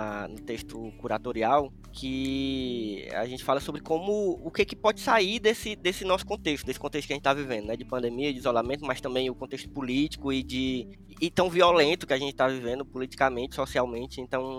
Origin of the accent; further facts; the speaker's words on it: Ceará, Brazil; born there; lá no Cariri, lá onde eu nasci